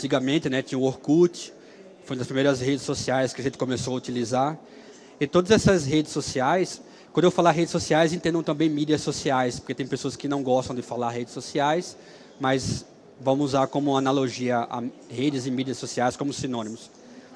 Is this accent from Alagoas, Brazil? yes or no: yes; Maceió, Alagoas, Brazil; born there; accent: mix of Alagoas and southern Brazil; now in Curitiba, Brazil; Eu moro em Curitiba há 23 anos. Esse sotaque não é de curitibano, então é uma mistura meio de alagoano, que eu nasci em Maceió, com o pessoal do Sul.